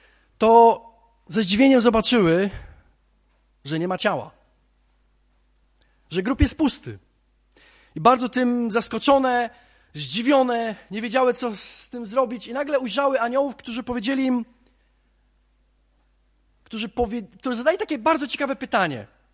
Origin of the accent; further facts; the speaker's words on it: Bydgoszcz, Kuyavian-Pomeranian Voivodeship, Poland; pochodzę z Bydgoszczy.